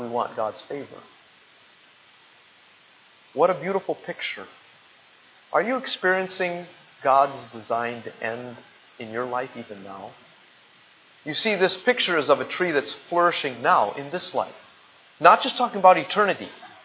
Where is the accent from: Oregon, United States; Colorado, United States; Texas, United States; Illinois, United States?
Colorado, United States; born there; But where I was born in Colorado, where my uncles and aunts, where my father grew up farming